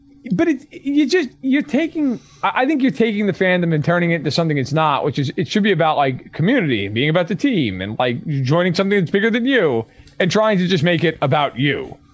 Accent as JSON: {"language": "English", "region": "New York", "country": "United States", "said": "believe me, as a New Yorker"}